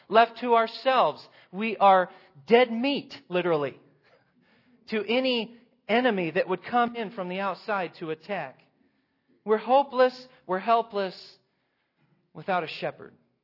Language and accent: English; Turner, Oregon, United States; I grew up in Turner, which is the home of the Lamb Festival